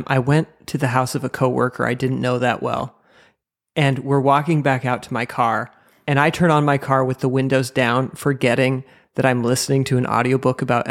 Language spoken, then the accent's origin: English; Idaho Falls, Idaho, United States; the totality passed through my hometown, Idaho Falls.